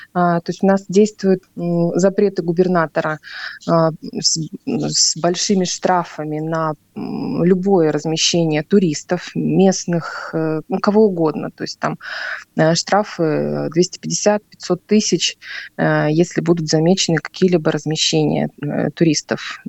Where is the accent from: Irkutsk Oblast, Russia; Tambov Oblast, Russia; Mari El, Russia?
Irkutsk Oblast, Russia; Irkutsk; Ну, я родом из Иркутска. Иркутска 60 километров от озера Байкал. Вот, и я здесь родилась